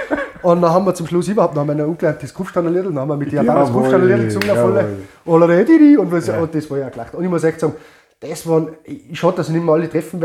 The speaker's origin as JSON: {"language": "German", "country": "Austria", "said": "Wirklich als Österreicher"}